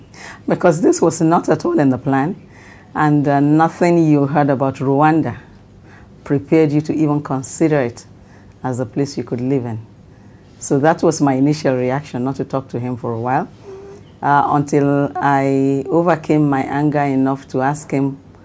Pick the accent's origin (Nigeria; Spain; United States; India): Nigeria; I am from Nigeria.